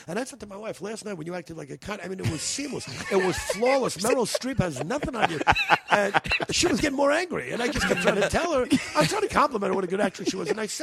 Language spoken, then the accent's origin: English; New York, United States; Disneyland to me, when I was a kid, you know, growing up in New York, you know, Disneyland was, wow, you know, very few friends of mine.